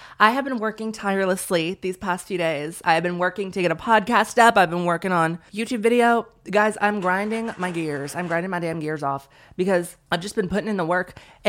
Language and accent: English; Austin, Texas, United States; Then again, I am from Austin, Texas. That's the liberal city in all of Texas